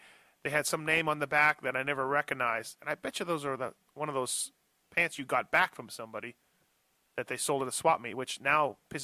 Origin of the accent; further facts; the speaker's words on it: Canada; when I was a kid, my parents took me to San Diego to go riding. I was from Canada, obviously.